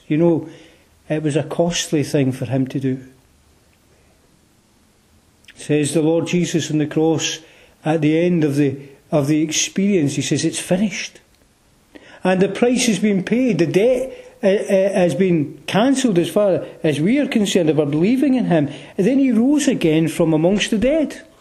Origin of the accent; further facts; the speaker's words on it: Glasgow, Scotland, United Kingdom; I grew up in Glasgow, and we lived in a little tenement building.